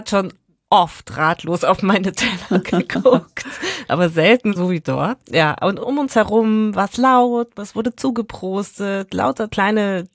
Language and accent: German; Munich, Bavaria, Germany; was ich an den Wirtshäusern meiner Heimatstadt München oder an den Kölschkneipen in Köln so liebe.